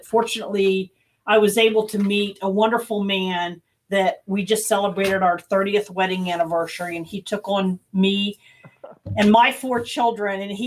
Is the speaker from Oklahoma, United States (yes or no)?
yes; Tulsa, Oklahoma, United States; also born or lived in Norman / Moore; now in Wichita, United States; I was born in Norman, Oklahoma, and I spent my life until I was in early middle school, 6th grade in Norman, moved to Moore, and when I was in 7th grade, moved to Tulsa, where I spent many years growing up.